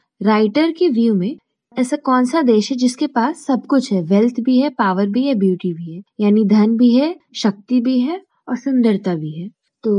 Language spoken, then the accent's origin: Hindi; Jaipur, Rajasthan, India; मैं जयपुर से हूँ and I am doing my BA from वेनेसली Vidyapeeth.